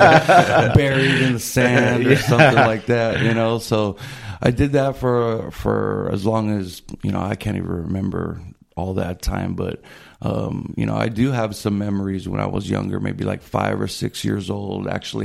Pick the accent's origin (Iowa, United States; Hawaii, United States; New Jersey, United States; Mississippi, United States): Hawaii, United States; Honolulu; So I was born in Kaiser Permanente, Honolulu, and Oahu is where we called home when we were there.